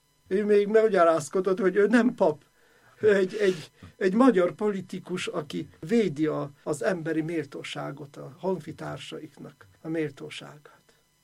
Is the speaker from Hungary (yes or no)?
no; Kraków, Lesser Poland, Poland; Én ott születtem, iskolába jártam, mai napig Ott van a szülők után örökölt lakás, amelyben lakom